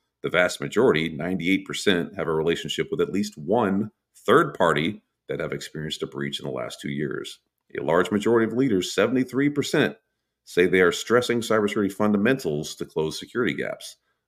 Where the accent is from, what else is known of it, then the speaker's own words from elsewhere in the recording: Texas, United States; I'm sorry. I'm from Texas. I'm barely literate.